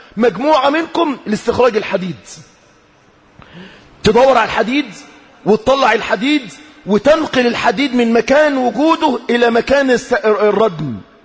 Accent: Egypt; لما تجد إن أكبر مشروع ناجح الآن عندنا في مصر الأهاوي اللي قاعد عليها شبابنا

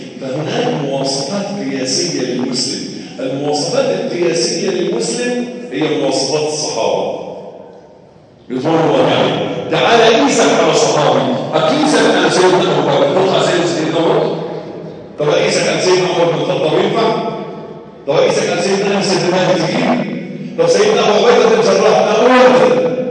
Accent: Egypt; احيانا عندنا في مصر

